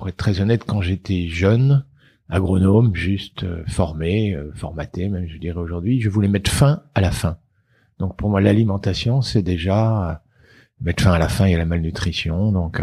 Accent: Normandy, France; comme je suis normand, on va citer le Calvados.

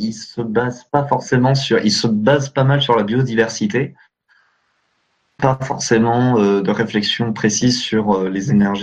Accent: Brittany, France; alors moi j'ai 20 ans et je viens de Bretagne.

